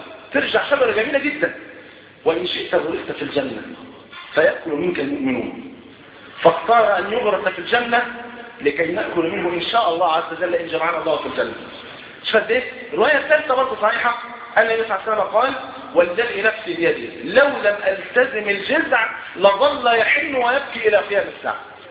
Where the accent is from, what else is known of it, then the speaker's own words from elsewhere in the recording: Egypt; والحمد لله المواتير اللي عندنا في مصر ايه شغاله تمام بفضل الله.